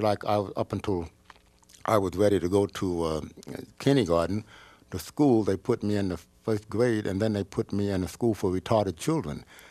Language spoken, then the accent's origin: English; Newark, New Jersey, United States; also born or lived in Savannah; Well, first of all, I was raised in Newark, New Jersey.